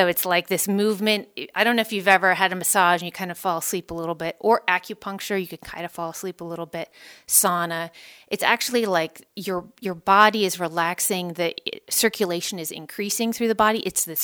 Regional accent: California, United States; you said I'm from the Bay Area

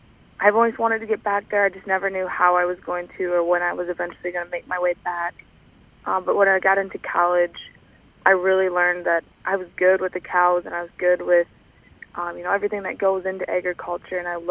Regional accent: Kellogg, Minnesota, United States; I'm from Kellogg, Minnesota … And I grew up on my family's 150 dairy cow farm that's ran by my parents and oldest brother.

